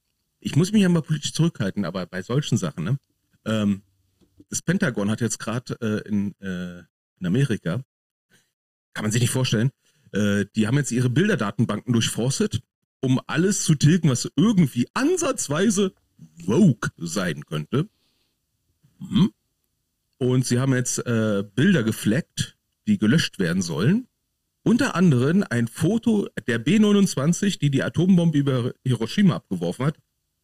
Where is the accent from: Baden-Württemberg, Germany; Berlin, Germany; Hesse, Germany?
Berlin, Germany; Da kommst du als Berliner. Ich komme da seit 20 Jahren nicht so richtig drauf klar, ne?